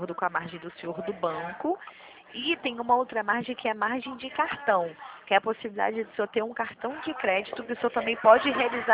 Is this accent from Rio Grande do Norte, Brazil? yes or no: no; Rio de Janeiro, Brazil; Eu sou daqui do Rio de Janeiro, Vila Isabel.